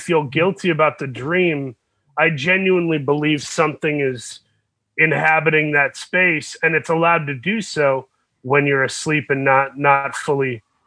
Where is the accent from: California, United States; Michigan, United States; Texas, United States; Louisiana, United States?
Michigan, United States; Saginaw; A scary little town called Saginaw, Michigan, near Flint.